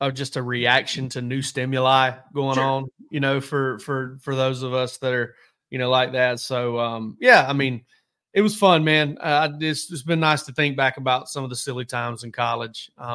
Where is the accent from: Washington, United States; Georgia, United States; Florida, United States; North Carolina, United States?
Georgia, United States; And I was like, yeah, you know, I'm from South Georgia. I, you know, went to Georgia too.